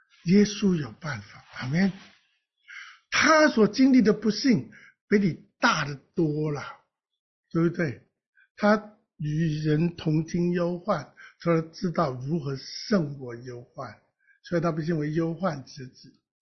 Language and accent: Chinese; Guangdong, China; 我们广东人说脚头毛